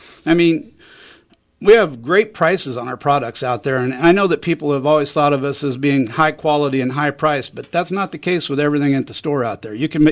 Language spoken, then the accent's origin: English; McLouth, Kansas, United States; Well, when I grew up back in McClouth, Kansas, we used to go to a place up at Lansing called Wiley's Country Boy Meats.